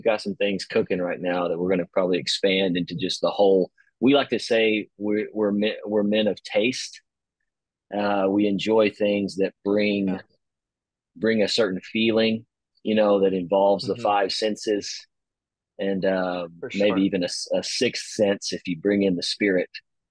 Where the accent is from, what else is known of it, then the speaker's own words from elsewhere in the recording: Texas, United States; now in Rockwall, United States; But I'm actually in Rockwall, Texas. Mm-hmm. So I'm creeping my way more and more east. Yeah, we grew up in East Texas. And so we've got these country roots